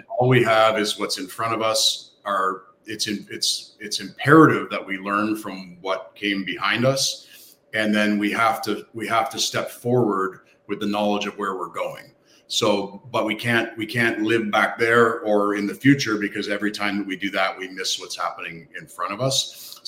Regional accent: Canada; I'm Canadian, but this amazing country has given me everything in my life

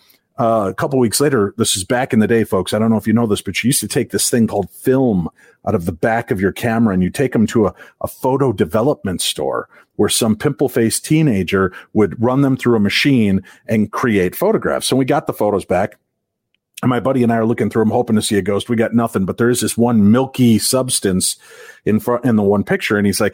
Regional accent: Chicago, Illinois, United States; When I grew up in Chicagoland area

